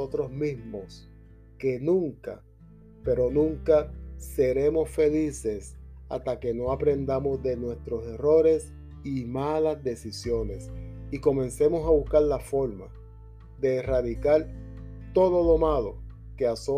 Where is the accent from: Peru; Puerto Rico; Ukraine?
Puerto Rico; la violenta situación que vivimos nosotros como puertorriqueños día a día para sobrevivir a duras penas en esta sociedad